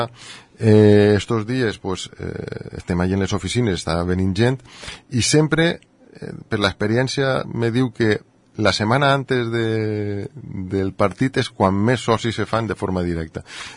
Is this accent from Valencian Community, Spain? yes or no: yes; Gandia, Valencian Community, Spain; a mi m'encanta dir que sóc gandià